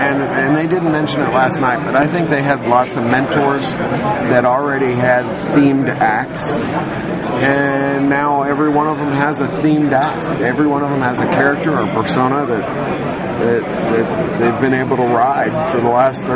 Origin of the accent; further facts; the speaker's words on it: Cincinnati, Ohio, United States; Well, you know, I grew up in Cincinnati, and we had the Cincinnati Counts of Conjuring.